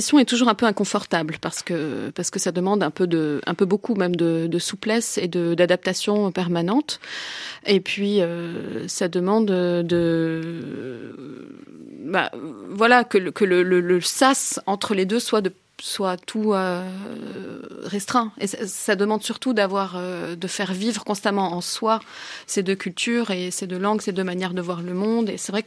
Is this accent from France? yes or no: no; Beirut, Beirut Governorate, Lebanon; moi, j'ai grandi à Beyrouth, dans une partie de Beyrouth, parce que cette ville était coupée en deux pendant 15 ans. Et donc j'ai grandi dans un pays en guerre.